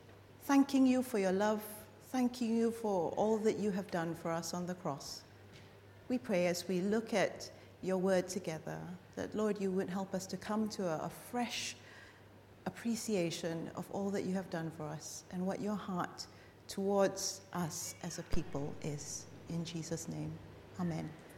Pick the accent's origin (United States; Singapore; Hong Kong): Singapore; now in United Kingdom; I grew up in Singapore, but I've lived in Britain now for almost 19 years.